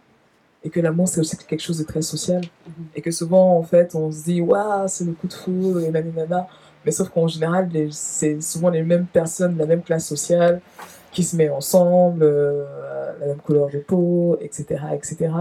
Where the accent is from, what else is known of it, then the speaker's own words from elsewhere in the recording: Cameroon; born there; moi je suis née au Cameroun par exemple